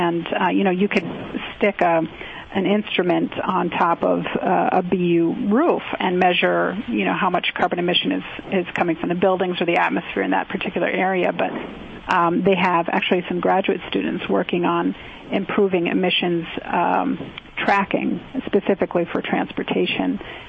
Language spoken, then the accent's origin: English; Minnesota, United States; Well, I grew up in Minnesota, and I moved out here in 2004